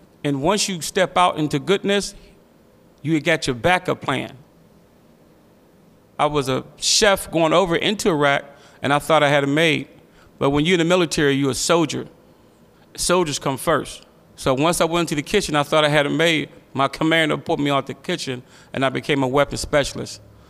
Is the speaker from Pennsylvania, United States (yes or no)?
yes; Braddock, Pennsylvania, United States; I was born in Braddock, Pennsylvania. I grew up with my grandmother, and she was very strict on me.